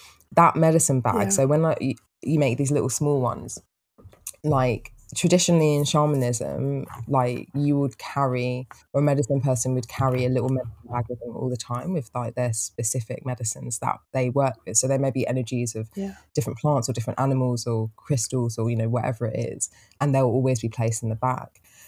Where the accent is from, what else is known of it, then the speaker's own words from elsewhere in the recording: London, United Kingdom; I'm from London, bruv.